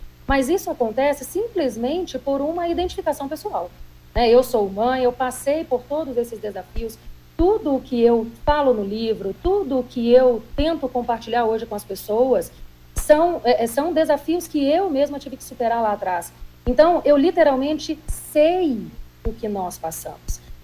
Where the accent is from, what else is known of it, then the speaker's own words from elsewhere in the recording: Boa Vista, Roraima, Brazil; eu sou natural do Norte.